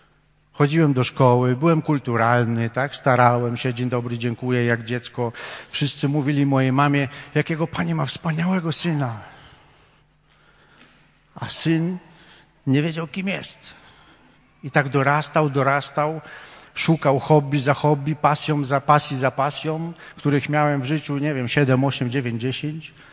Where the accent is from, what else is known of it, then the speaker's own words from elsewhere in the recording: Wrocław, Lower Silesian Voivodeship, Poland; choć wychowywałem się pod komendą główną policji tutaj we Wrocławiu